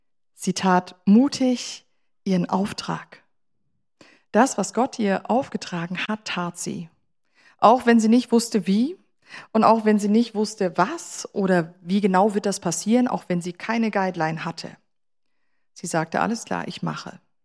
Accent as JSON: {"language": "German", "country": "Germany", "tie": "born or raised there", "said": "Ich bin in einer ganz kleinen Gemeinde, Gründergemeinde, aufgewachsen in Deutschland."}